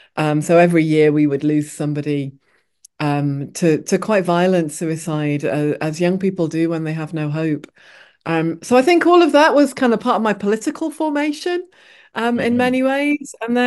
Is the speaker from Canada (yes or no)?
no; Sheffield, Yorkshire and the Humber, United Kingdom; I'm a Yorkshire lass. I grew up in Yorkshire, in Sheffield. And I grew up there during the time when the steelworks were closing and the mines were closing